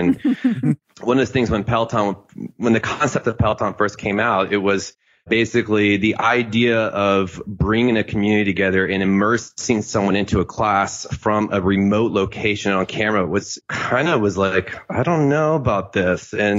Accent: Tampa, Florida, United States; So I grew up in Tampa. So I came down here and I've been here for, like I said, for less than a year.

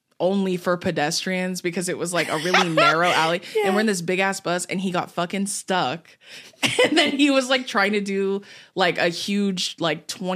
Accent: United States; Also, I feel like as soon as British people heard that obviously we're American, they felt the need to give me a tutorial on literally anything

